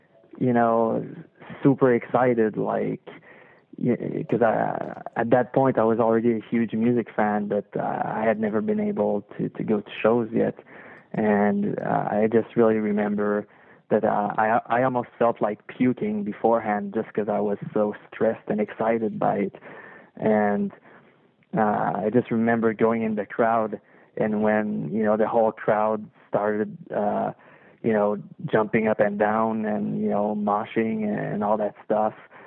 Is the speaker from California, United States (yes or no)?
yes; Montebello, California, United States; basically I grew up in Montebello, which is in the middle of nowhere.